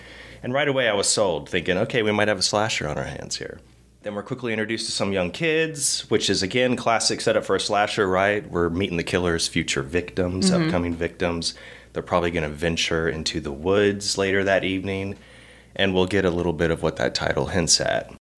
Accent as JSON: {"language": "English", "region": "Texas", "country": "United States", "said": "I'm from the Rio Grande Valley."}